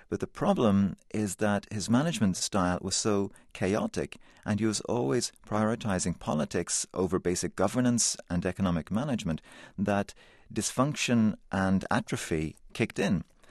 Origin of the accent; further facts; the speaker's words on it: Ireland; I was a perfect fall guy in the sense that, yes, I'm Irish, freckly and blonde, or ginger, if you like.